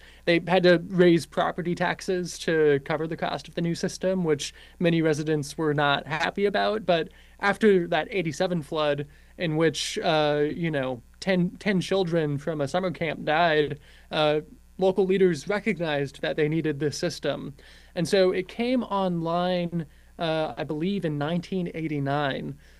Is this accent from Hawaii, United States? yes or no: no; San Antonio, Texas, United States; and I'm originally from San Antonio. I'm familiar with Kerrville and Kerr County and, of course, the Guadalupe River.